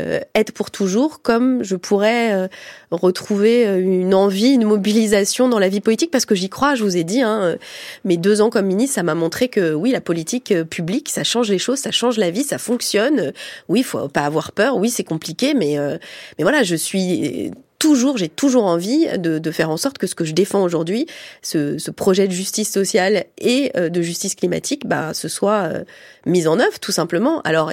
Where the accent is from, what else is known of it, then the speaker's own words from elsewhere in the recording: France; en tant que Française, parce que j'aime mon pays